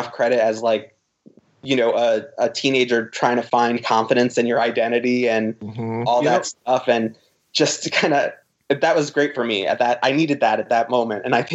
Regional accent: New York, United States; I grew up in Westchester, which is a suburb outside of Manhattan and New York City.

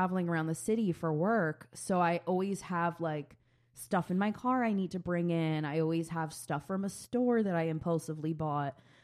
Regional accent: New York, United States; I mean, I think so being a New Yorker, you constantly have bags with you

